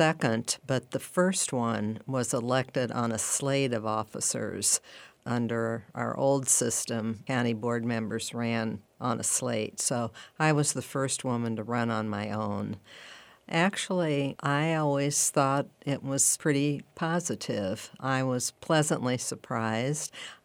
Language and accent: English; Springfield, Illinois, United States; Growing up in Springfield, I always say that you usually either love politics or hate it, because it's certainly a part of our lives here in Springfield.